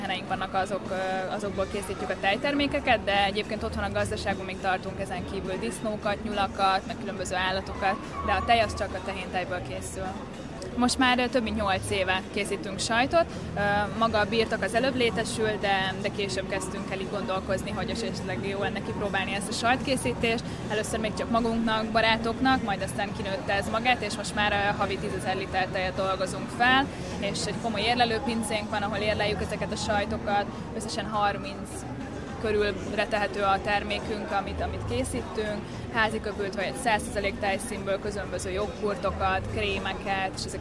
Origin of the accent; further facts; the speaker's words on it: Veszprém, Veszprém County, Hungary; a Tekeresvölgyi Manufaktúrától. Lokál patrióta veszprémiek vagyunk, de Nemesvámoson van a birtokunk, ez ugye mindössze 3 kilométerre található.